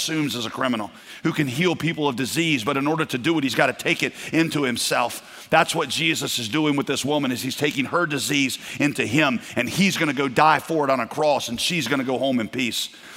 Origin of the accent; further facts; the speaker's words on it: United States; they would immediately start picking up on stuff that as an American, I never picked up on.